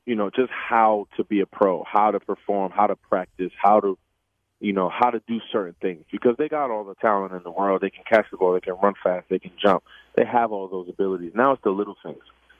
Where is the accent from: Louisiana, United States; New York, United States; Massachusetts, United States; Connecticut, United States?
New York, United States; I'm born and raised in New York, New Jersey area. That nice, flat, long pizza is what I grew up on.